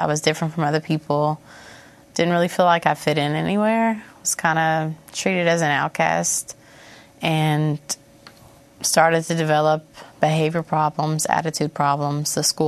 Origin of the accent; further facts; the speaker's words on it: Fort Campbell, Kentucky, United States; born there; So I was born in Fort Campbell. It's a military base, raised in a military community, very supportive community.